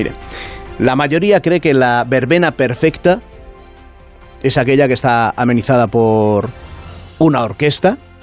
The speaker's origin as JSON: {"language": "Spanish", "country": "Spain", "said": "Así somos los españoles y así nos planteamos el 15 de agosto, el festivo por excelencia de nuestro país"}